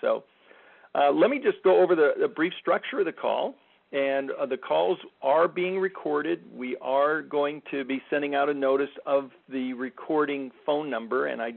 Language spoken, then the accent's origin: English; Bozeman, Montana, United States; from Bozeman, Montana